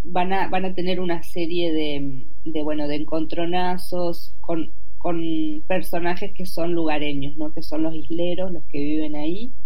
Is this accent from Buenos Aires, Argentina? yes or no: no; Entre Ríos, Argentina; Yo soy de Entre Ríos, y esta es una leyenda del litoral